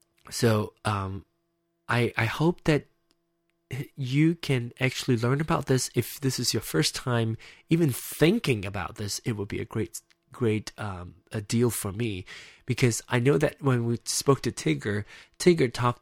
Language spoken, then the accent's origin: English; Malaysia; English is a second language; Me, for instance, I am not American. I am Malaysian and by nationality.